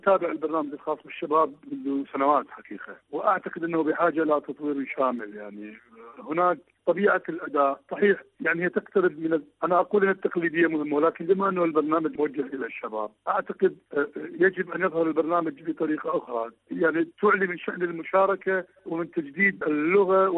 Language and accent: Arabic; Iraq; من العراق، أعمل في مجال الصحافة المحلية ولدي صحيفة محلية